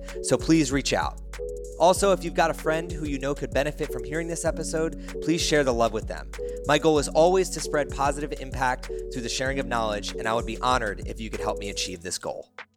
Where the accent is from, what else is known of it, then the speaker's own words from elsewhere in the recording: Burlington Township, New Jersey, United States; I grew up in Burlington Township, which I told you.